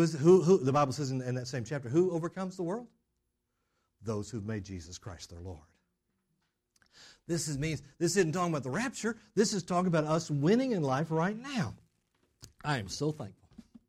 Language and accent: English; Texas, United States; Just being grateful to Him for even being an American, especially for being a Texan.